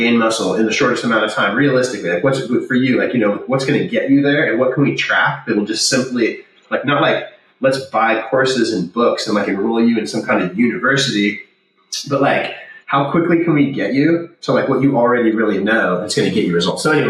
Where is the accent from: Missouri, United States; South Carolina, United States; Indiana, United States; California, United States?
California, United States; Laguna Beach; now in Santa Cruz, United States; I grew up in Laguna Beach. I live in Santa Cruz.